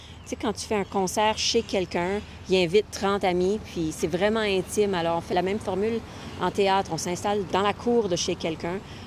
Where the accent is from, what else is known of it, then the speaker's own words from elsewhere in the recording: Saskatchewan, Canada; now in Montréal, Canada; Je viens de la Saskatchewan, j'ai grandi ici, mais j'habite à Montréal depuis quand même plusieurs années maintenant.